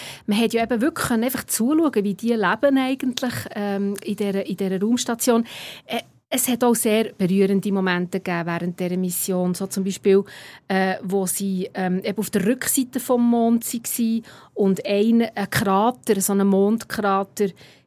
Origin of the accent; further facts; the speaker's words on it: Italy; wo mich als Italienerin natürlich extrem stolz gemacht und gefreut